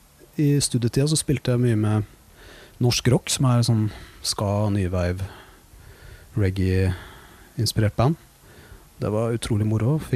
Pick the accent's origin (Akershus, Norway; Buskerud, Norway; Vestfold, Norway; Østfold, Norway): Østfold, Norway; Våler; jeg kommer fra Våler i Østfold. Moss er jo nærmeste byen, og det er veldig sånn rockeby.